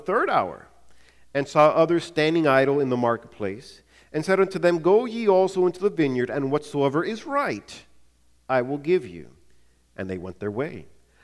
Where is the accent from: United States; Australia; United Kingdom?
United States; East Coast; You know, growing up on the East Coast, you see things on the West Coast that you don't see out East.